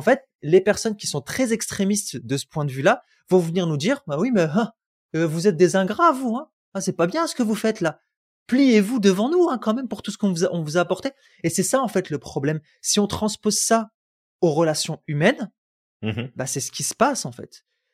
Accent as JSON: {"language": "French", "country": "Algeria", "said": "Moi, je suis algérien."}